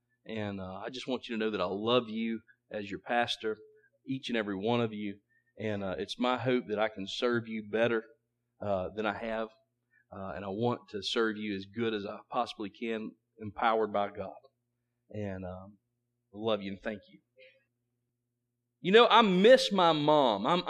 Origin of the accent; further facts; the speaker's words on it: Marion, Kentucky, United States; And when I got to Eddyville, Kentucky, to go through to my hometown of Marion